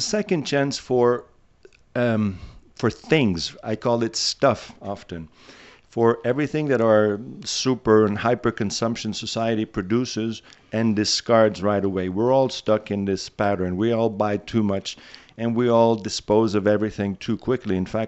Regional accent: Sherbrooke, Quebec, Canada; I come from Sherbrooke originally and have been away for many, many years.

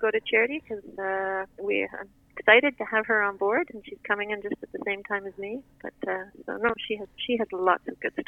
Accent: Stansted, East of England, United Kingdom; Well, no, I come from Stansted. We have none of this.

